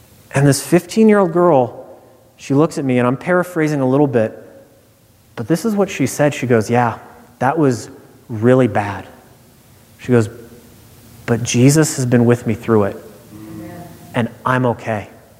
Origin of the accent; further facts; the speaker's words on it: Nebraska, United States; moved away as an adult; As some of you know, I grew up in Nebraska. I moved from Nebraska to Houston on December 26th.